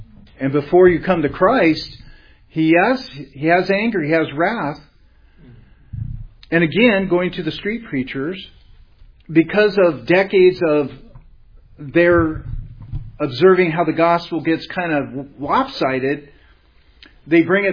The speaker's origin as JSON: {"language": "English", "town": "Everett", "region": "Washington", "country": "United States", "tie": "born or raised there", "said": "there was in my hometown of Everett, Washington"}